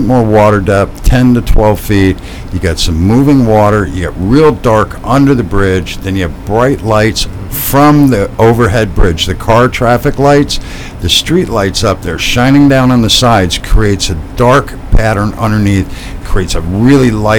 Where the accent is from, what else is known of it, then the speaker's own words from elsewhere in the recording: Midwest, United States; I am actually from the Midwest.